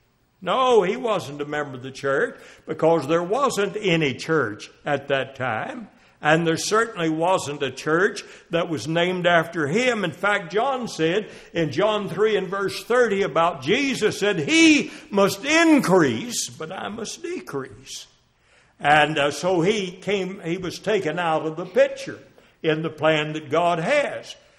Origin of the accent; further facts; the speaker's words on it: United States; grew up together down in Wilkes County, and we heard some good preachers back in those days.